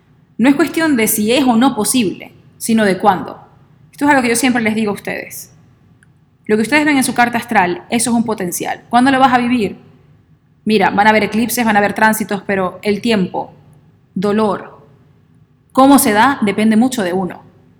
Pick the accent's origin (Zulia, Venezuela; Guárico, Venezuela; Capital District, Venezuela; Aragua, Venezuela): Zulia, Venezuela; que soy latina y que soy maracucha